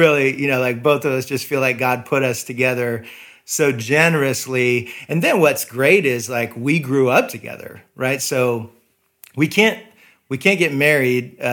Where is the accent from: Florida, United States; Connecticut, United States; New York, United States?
Florida, United States; But starting in first grade, I grew up in Florida and then met my wife.